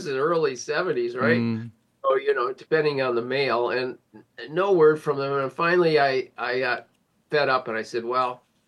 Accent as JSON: {"language": "English", "country": "United States", "moved": "as an adult", "said": "You know, I come up from the States back in the Vietnam era as an anti-war resistor."}